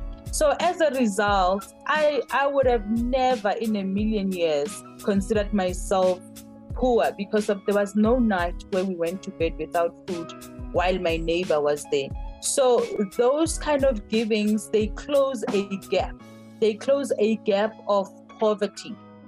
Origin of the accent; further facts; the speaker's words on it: Alexandra, Gauteng, South Africa; I grew up in Alexandra. It's a, you know, small congested place